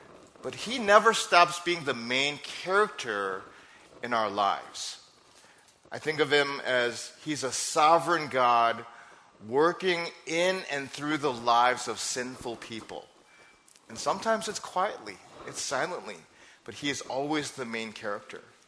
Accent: Minnesota, United States; also born or lived in Wisconsin, United States; now in Georgia, United States; So living in Wisconsin for so many years, and I grew up in Minnesota, I have lots of sweaters, and coming here to Georgia

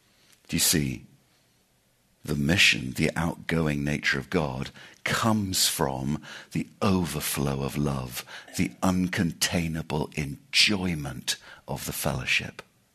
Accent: England, United Kingdom; Because I'm English, I'll call him John Calvin, but he was known as Jean Calvin.

